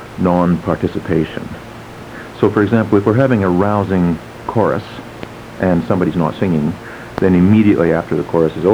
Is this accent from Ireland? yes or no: no; Victoria, British Columbia, Canada; we come from Victoria, B.C., and there's a hash there.